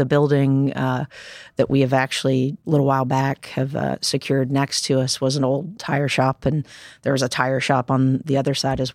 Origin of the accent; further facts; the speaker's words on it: North Carolina, United States; I'm from North Carolina. Okay. I grew up about 90 miles west mm-hmm. of Raleigh.